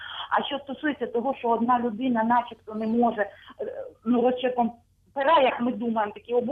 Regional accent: Luhansk Oblast, Ukraine; я з Луганщини.

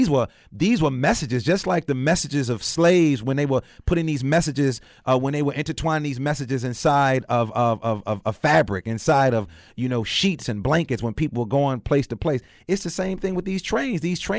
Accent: Chicago, Illinois, United States; And then I, growing up in Chicago, I was like, man, I was a house head.

